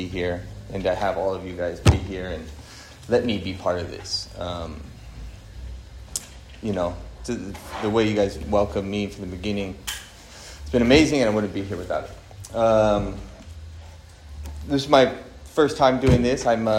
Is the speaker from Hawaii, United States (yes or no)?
yes; Hawaii, United States; I'm from Hawaii. It's like a very kind of like, you know, they like to fist fight and stuff.